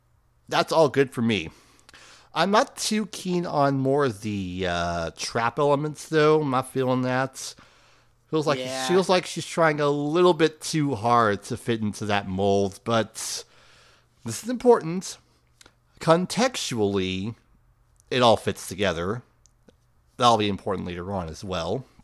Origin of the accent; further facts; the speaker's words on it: California, United States; As a young kid growing up in California Bay Area, I listened to a lot of pop music.